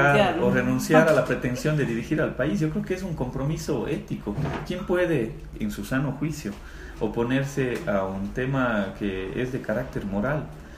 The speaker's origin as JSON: {"language": "Spanish", "country": "Ecuador", "said": "si creo mucho en mi país y estoy dispuesto a trabajar por mi Ecuador"}